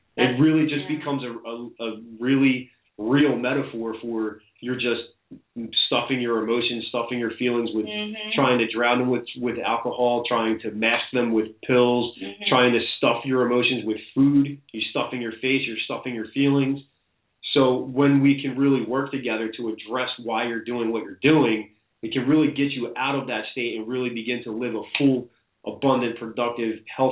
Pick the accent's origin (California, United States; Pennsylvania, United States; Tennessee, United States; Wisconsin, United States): Pennsylvania, United States; Conshohocken; I am from Conshohocken, Pennsylvania, so I'm based out of Conshohocken currently.